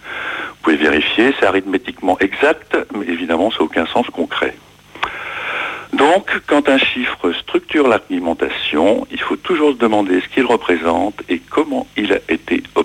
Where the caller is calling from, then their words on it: Houilles, Île-de-France, France; de Houille dans les Yvelines.